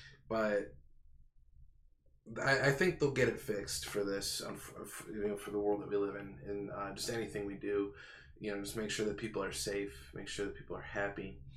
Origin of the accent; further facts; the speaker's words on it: Rochester, New York, United States; now in Jacksonville, United States; My hometown's Rochester. And, you know, I talk to my brother all the time up in New York